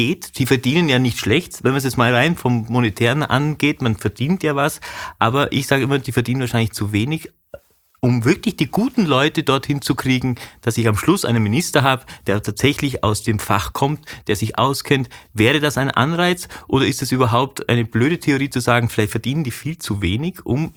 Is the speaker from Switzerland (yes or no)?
no; Vorarlberg, Austria; ich komme aus Vorarlberg und mein Papa ist ja Bregenzer